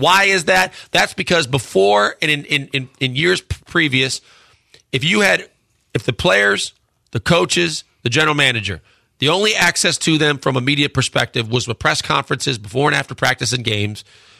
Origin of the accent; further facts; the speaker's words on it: Milwaukee, Wisconsin, United States; when I was a ball boy growing up in Milwaukee